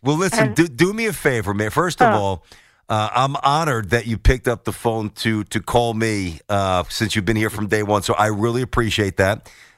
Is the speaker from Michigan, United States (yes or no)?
no; Brooklyn, New York, United States; There was a Wallbounds right by where I grew up in Brooklyn.